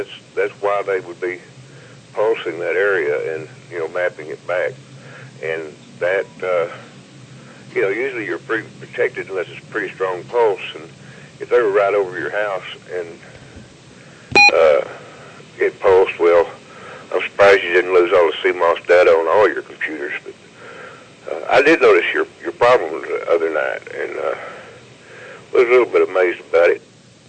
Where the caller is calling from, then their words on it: the Ozarks, United States; I'm calling from the Ozarks.